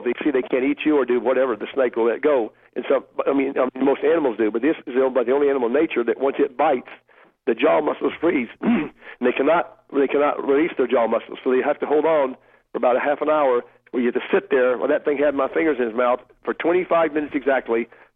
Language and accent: English; Tennessee, United States; I'm from Tennessee. I never saw a snake.